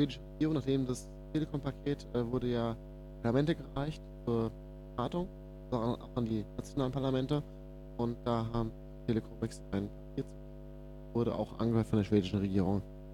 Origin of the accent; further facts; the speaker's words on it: Berlin, Germany; Ich komme aus Berlin. Ich habe vorher im Rhein-Main-Gebiet gelebt